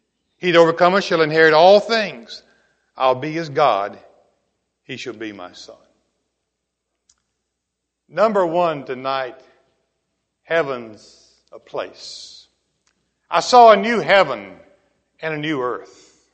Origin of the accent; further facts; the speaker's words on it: McEwen, Tennessee, United States; moved away; also born or lived in Mississippi; I'm really from Tennessee, Middle Tennessee. McEwen is the name of the town, but I've been away from McEwen. It's not home anymore. We moved to Mississippi after some time in school